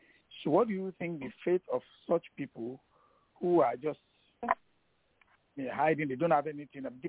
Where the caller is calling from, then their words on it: Indiana, United States; I'm calling from Indiana.